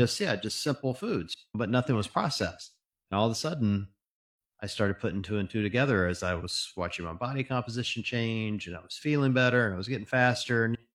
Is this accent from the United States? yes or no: yes; the South, United States; I was raised in the South.